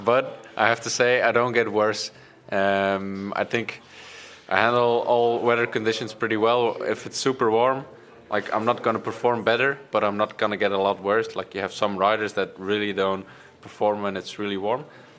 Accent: Bruges, Flanders, Belgium; English is a second language; I grew up in Bruges. The old center is full of cobbles. I don't think there's a lot of like normal paved roads.

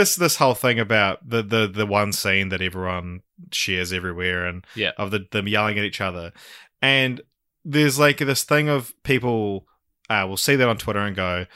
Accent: New Zealand; I'm a fucking Kiwi male.

